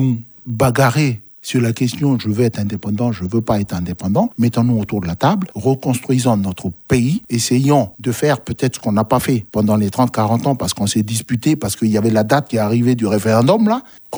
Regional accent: France; Mais on est français.

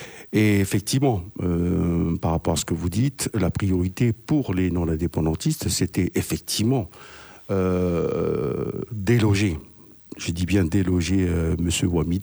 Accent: Wallis & Futuna; now in New Caledonia; nous sommes ici en Calédonie, nous, Wallisiens et Futuniens

